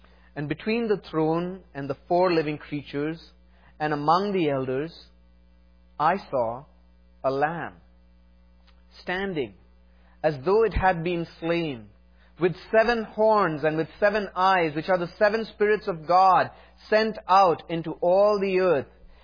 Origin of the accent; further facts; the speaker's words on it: South India, India; English is a second language; I come from a different context than you. I come from South India.